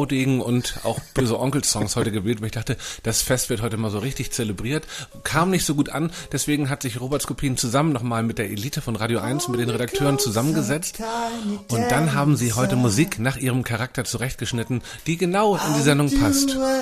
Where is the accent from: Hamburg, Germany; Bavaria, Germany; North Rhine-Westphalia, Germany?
Hamburg, Germany; born there; ich bin in Hamburg geboren, ich bin neben dem Volksparkstadion, so hieß es damals noch.